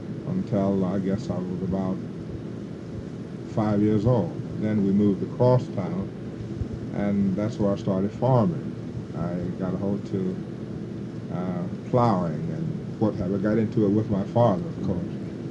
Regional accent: Bay Springs, Mississippi, United States; moved away as an adult; I'm from Bay Spring, Mississippi. I'm born in Jasper County, Mississippi, 1934. And I stayed there until I was age 18 in Mississippi area.

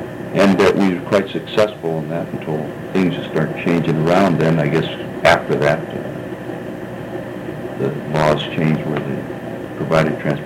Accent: Youngstown, Ohio, United States; born there; well, I was born in Youngstown, Ohio, 1925, June 23. I was born on the west side of Youngstown.

